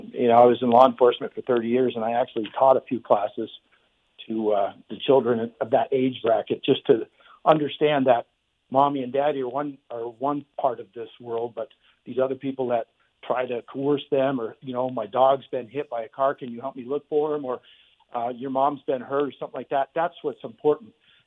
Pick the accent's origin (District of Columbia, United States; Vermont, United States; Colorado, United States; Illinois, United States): Vermont, United States; I mean, I have a friend of mine who lives back in Vermont, my home state